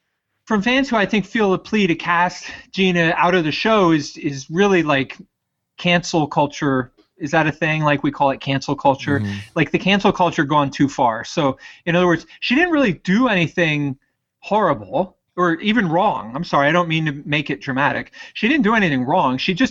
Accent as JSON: {"language": "English", "town": "Brooklyn", "region": "New York", "country": "United States", "tie": "born or raised there", "said": "I grew up in Brooklyn and rooted for the Giants a lot. But I had a lot of family from New England, and I went to boarding school in New England"}